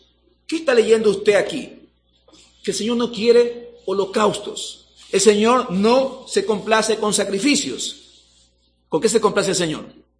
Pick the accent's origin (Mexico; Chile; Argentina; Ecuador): Ecuador; Guayaquil, Guayas; yo soy guayaquileño y nos caracterizamos por ser un poquito sabidos, como dicen